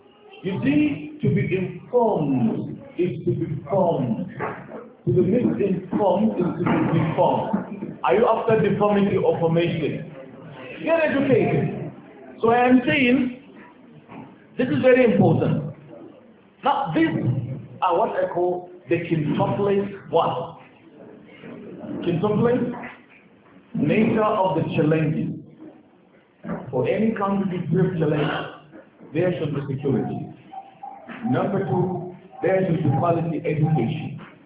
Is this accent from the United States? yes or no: no; Nigeria; As a Nigerian today, more terrible.